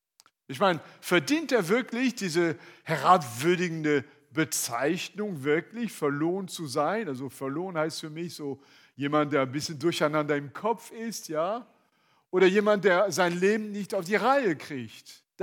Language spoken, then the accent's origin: German; France; German is a second language; Also ich bin ein Franzose, wie man das hört, und ich liebe Sprachen. Ich kann alle Sprachen, alle schlecht. Und auch ein bisschen Griechisch und Hebräisch